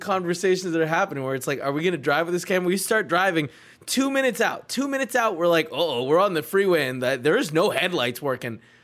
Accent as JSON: {"language": "English", "town": "Salt Lake City", "region": "Utah", "country": "United States", "said": "Like I'm from Salt Lake City."}